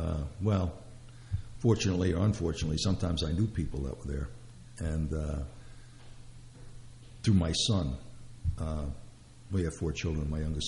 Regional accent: Brooklyn, New York, United States; born or raised there

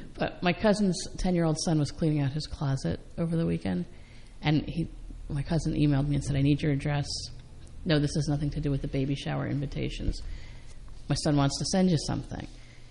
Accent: Ireland; I'm Irish.

